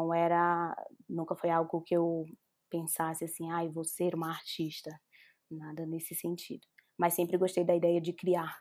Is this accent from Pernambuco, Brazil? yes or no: no; Bahia, Brazil; eu sou baiana e não sou soteropolitana, eu sou baiana do interior da Bahia, sou do Recôncavo Baiano.